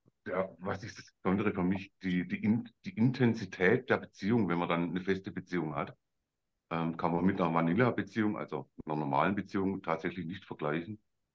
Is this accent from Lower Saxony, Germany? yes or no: no; Stuttgart, Baden-Württemberg, Germany; aus dem Schwabenland, aus